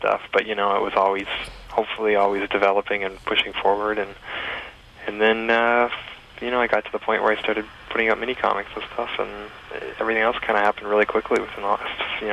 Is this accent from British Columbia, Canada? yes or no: no; Ontario, Canada; I went away to school in Toronto from, obviously I grew up in Essex County